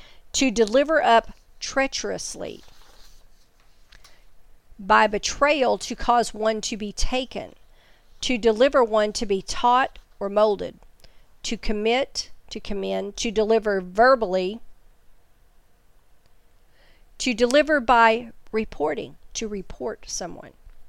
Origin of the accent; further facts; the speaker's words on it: the South, United States; accent: southern; I won't even try to pronounce the Greek word for that, especially in my southern accent.